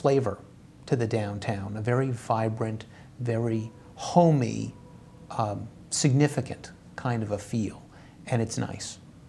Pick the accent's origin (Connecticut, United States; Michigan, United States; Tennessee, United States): Connecticut, United States; Wethersfield; And I grew up in Wethersfield.